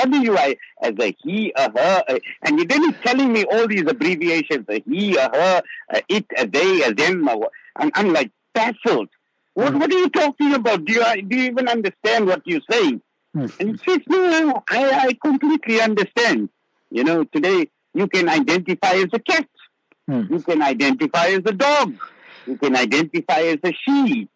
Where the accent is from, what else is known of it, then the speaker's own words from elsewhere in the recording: Zimbabwe; Look, I grew up in Zimbabwe